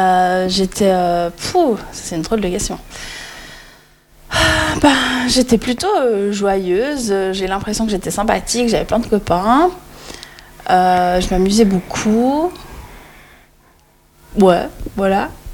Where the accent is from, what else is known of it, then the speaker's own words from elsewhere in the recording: Fribourg, Switzerland; also born or lived in Leverano, Italy; Alors moi je viens de Fribourg, ville. Et aussi de Leverano, un village du sud de l'Italie.